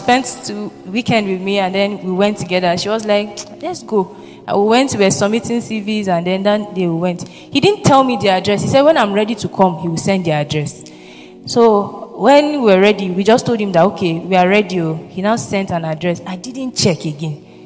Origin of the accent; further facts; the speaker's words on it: Zamfara, Nigeria; He now said, where are you from? I said, Zamfara State.